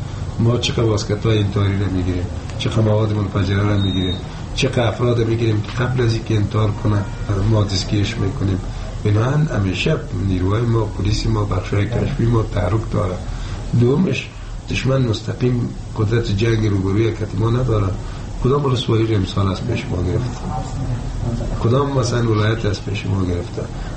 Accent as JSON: {"language": "Persian", "country": "Afghanistan", "said": "ما افغان هستیم"}